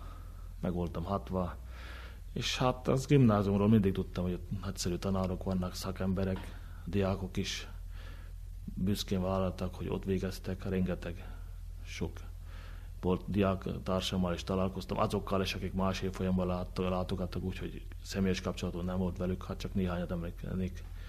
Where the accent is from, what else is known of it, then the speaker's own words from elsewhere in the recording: Dlhá nad Váhom, Nitra Region, Slovakia; a Vághosszú falu, a szülőfalum a 880. évfordulóját ünnepli alapításának